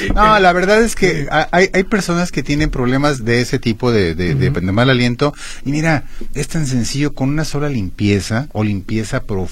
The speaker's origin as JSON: {"language": "Spanish", "country": "Mexico", "said": "que nosotros somos muy, muy, muy, muy dados a eso como mexicanos."}